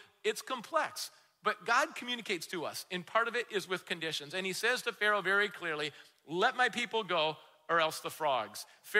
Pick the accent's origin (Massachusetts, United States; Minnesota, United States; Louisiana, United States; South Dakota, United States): Minnesota, United States; I think for me, growing up in Minnesota, it's probably the mosquitoes.